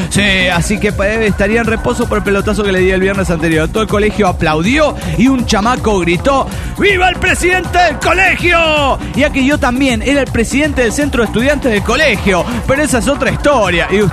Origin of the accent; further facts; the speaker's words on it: Mexico City, Mexico; Soy el anestesiólogo del DF mexicano.